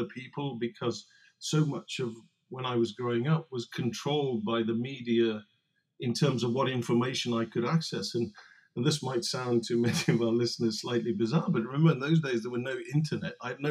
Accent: South Africa; And as you may or may not know, I grew up in South Africa.

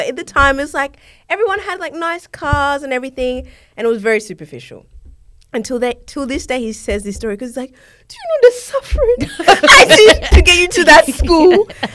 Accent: New South Wales, Australia; growing up in Hills District and going to a private school, catching the bus with people that like had filthy wealth.

